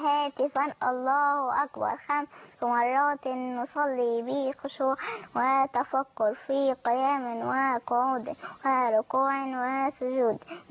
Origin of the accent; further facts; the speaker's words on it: Egypt; شاهدت أناسا يتظاهرون بطريقة سلمية جدا جدا في بلدي مصر